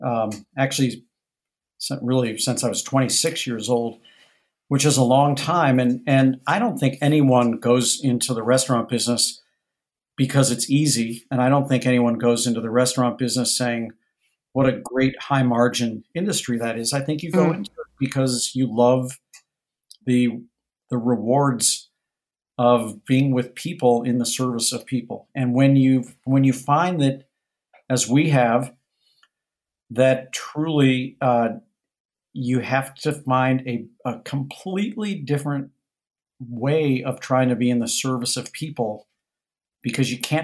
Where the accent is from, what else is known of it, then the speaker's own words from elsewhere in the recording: St. Louis, Missouri, United States; the experiences I had growing up in St. Louis, in where the restaurants were not really all that yummy, but where the people were always pretty darn nice.